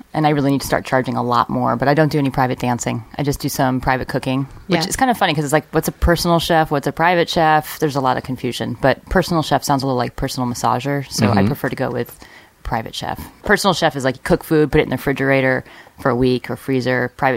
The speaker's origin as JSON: {"language": "English", "region": "East Coast", "country": "United States", "tie": "born or raised there", "said": "Well, I grew up on the East Coast and in a Jewish family, and so you know I was pretty much bottle fed on pickled herring."}